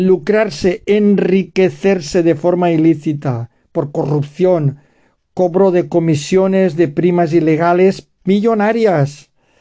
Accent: Gandia, Valencian Community, Spain; Sabéis que yo soy de Gandía, Valencia es la capital nuestra

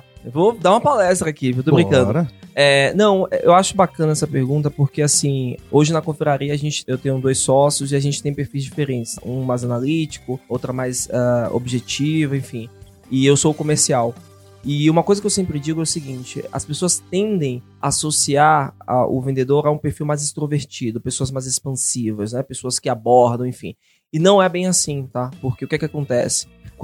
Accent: Salvador, Bahia, Brazil; born there; nasci em Salvador, fiz a Universidade Federal da Bahia em Administração.

